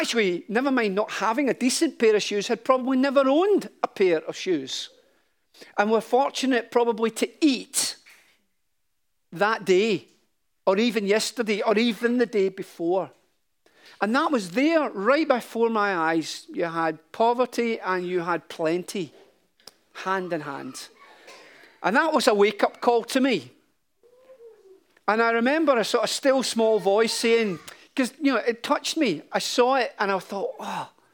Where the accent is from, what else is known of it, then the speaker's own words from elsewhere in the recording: Glasgow, Scotland, United Kingdom; born there; I was born in Glasgow at a time, and in the Gorbals, at a time when we knew relative poverty.